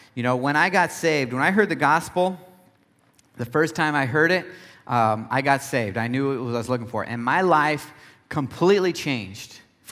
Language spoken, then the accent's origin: English; Nebraska, United States; I grew up in Nebraska, and we shoot all God's creatures out there